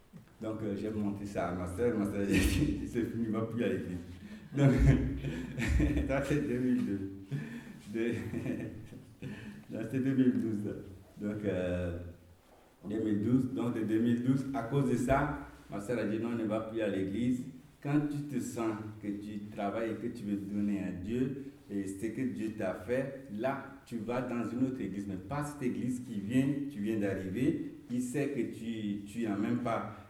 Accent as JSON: {"language": "French", "country": "Chad", "tie": "born or raised there", "moved": "yes", "said": "ce verset, c'est la seule chose qui m'est restée de mon enfance, de souvenir que j'ai quitté le Tchad quand j'ai quitté le Tchad en 1979, jusqu'à aujourd'hui."}